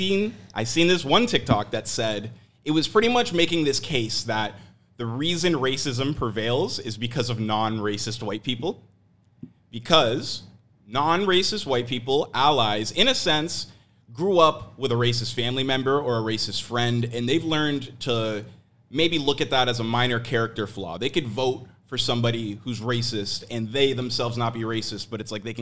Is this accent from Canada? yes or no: yes; Oakville, Ontario, Canada; I grew up in Oakville, which is a very white city.